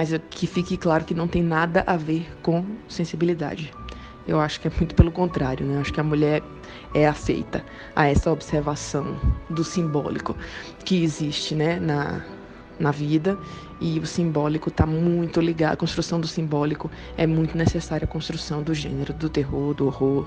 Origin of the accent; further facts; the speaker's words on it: Bahia, Brazil; now in São Paulo, Brazil; Eu sou baiana, apesar de morar em São Paulo